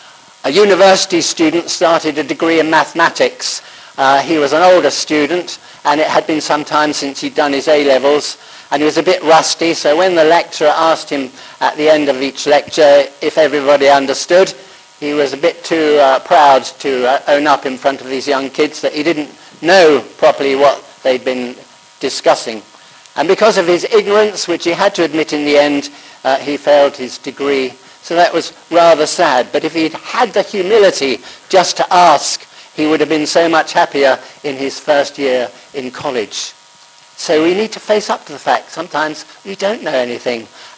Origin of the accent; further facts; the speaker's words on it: United Kingdom; After all, we're British, we know most things.